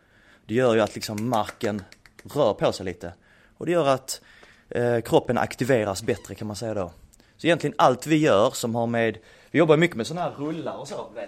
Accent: Ystad, Skåne, Sweden; now in Örebro, Sweden; För mig som skåning som flyttade upp så blev det här uppe.

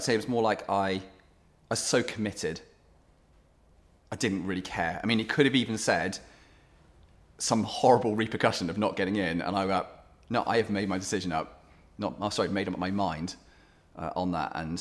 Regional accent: South West England, United Kingdom; born or raised there; also born or lived in South Africa

